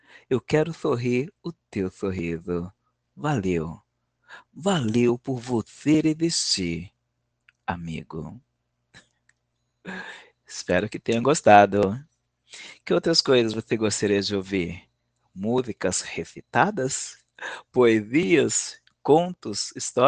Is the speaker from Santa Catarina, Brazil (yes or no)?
no; São Paulo, Brazil; sou de São Paulo, capital, que é onde estou